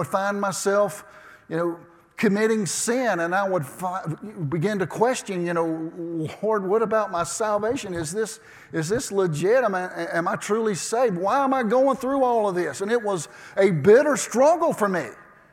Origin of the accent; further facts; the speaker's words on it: Georgia, United States; Now, I'm from South Georgia, and I understand everlasting to mean just